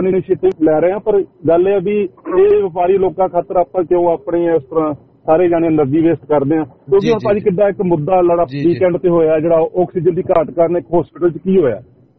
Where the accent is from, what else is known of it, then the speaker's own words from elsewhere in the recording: Jiwan Nagar, Haryana, India; ਮੇਰਾ ਪਿੰਡ ਜੀਵਨ ਨਗਰ ਹੈ, ਸਰਸੋਂ ਤੋਂ ਮੈਂ ਬਿਲੋਂਗ ਕਰ ਦਊਂਗਾ